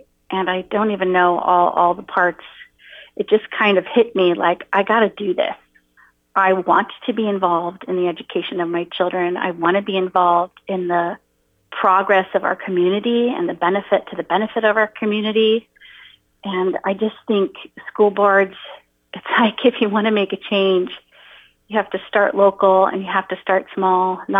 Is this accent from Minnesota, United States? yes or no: no; California, United States; I grew up in California, met Rob in Honolulu.